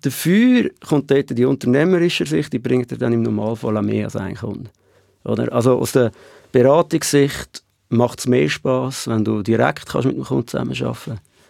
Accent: Switzerland; als ein Schweizer

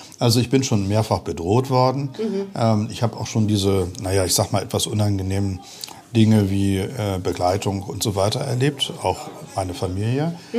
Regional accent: Eutin, Schleswig-Holstein, Germany; also born or lived in Malente; Also ich komme aus der Rosenstadt Eutin, dem Weimar, genau, dem Weimar des Nordens.

